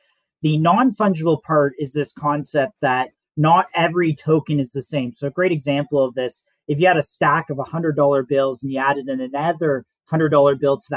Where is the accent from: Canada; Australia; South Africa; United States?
Canada; Toronto, Ontario; I am from Toronto.